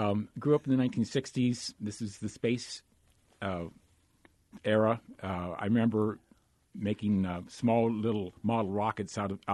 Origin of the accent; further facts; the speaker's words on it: Council Bluffs, Iowa, United States; I grew up in Iowa, in Council Bluffs, Iowa, right.